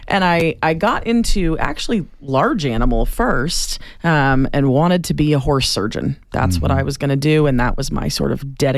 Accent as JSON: {"language": "English", "region": "Massachusetts", "country": "United States", "said": "I'm from Massachusetts, so I only jokingly throw the in there."}